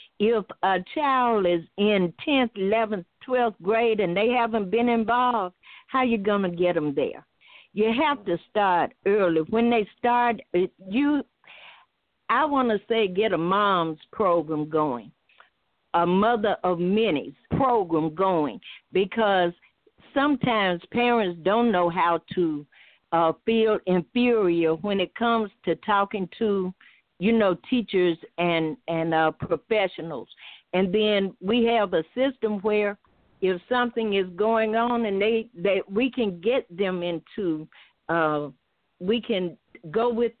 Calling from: Selma, Alabama, United States; I'm calling from Selma.

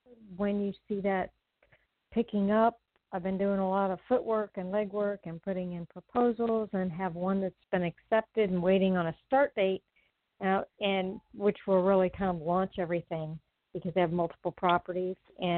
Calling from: Florida, United States; I'm in Florida.

